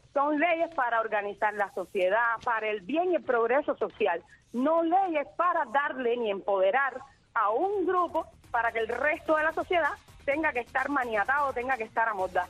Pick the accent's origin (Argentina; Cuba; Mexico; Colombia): Cuba; nosotros somos ciudadanos cubanos